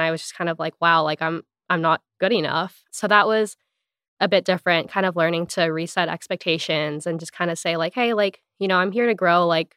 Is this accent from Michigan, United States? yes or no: no; Hawaii, United States